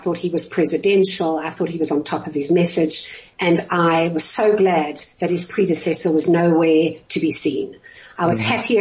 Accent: South Africa; I'm a South African.

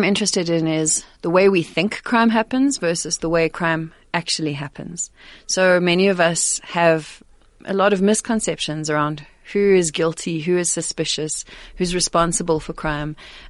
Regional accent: Johannesburg, Gauteng, South Africa; the kinds of stories I grew up reading growing up in Johannesburg, stories in magazines, but also the types of how we were taught history. Growing up as a white South African during apartheid

